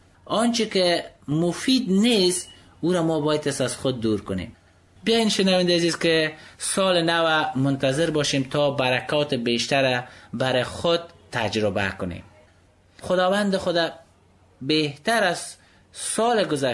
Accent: Afghanistan

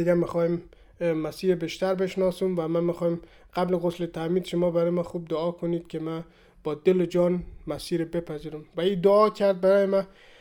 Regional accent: Afghanistan; moved away; من اول در مسجد بزرگ شدم، در خانواده کاملا مذهب به دنیا آمدیم و خیلی هم تا سن 12-13 سالگی ما همیشه در مسجد بودیم

